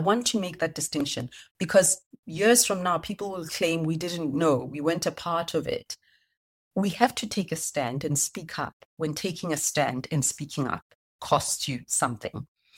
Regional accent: Soweto, Gauteng, South Africa; the dusty streets where I grew up in Soweto.

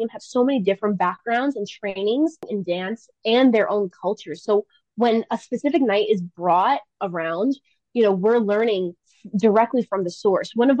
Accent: Staten Island, New York, United States; And coming from, I'm from Staten Island, which is, you know, very one-dimensional from my experience.

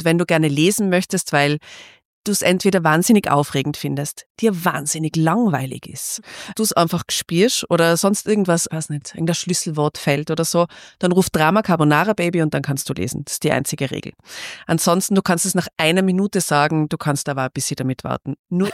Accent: Seefeld, Tyrol, Austria; wenn ich in meinem Heimatort Seefeld in Tirol aussteige und zum ersten Mal einatme.

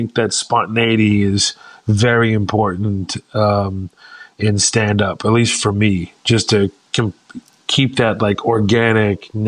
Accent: Houston, Texas, United States; I was doing them in Houston in my hometown with this small room called The Box inside The Secret Group.

